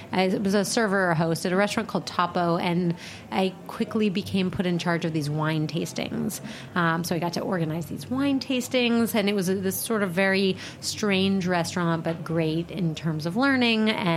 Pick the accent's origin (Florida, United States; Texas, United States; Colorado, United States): Colorado, United States; I grew up in Colorado.